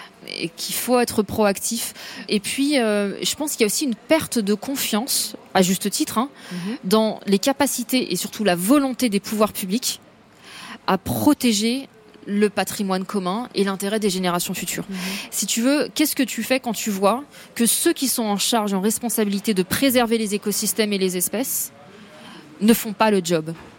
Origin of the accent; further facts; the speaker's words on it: France; le Maroc, c'est mes racines et que la France a été mes ailes. Parce que j'ai conscience aussi que bah, y a beaucoup de choses que j'ai pu faire aussi parce que j'ai grandi en France.